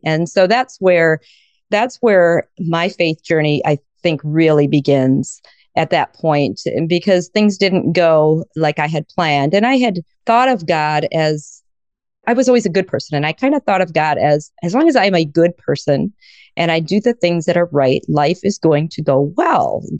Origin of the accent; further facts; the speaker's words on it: Iowa, United States; I was raised in Iowa and I still live in Iowa and I love it here. I had 5 siblings, so there was 6 of us, and raised on a farm